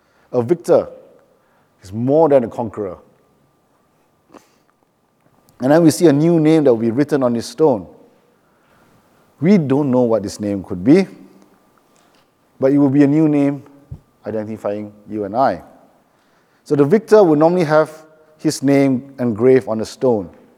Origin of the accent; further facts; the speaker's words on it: Malaysia; now in Perth, Australia; I grew up in Malaysia. We have temples to different gods in every corner.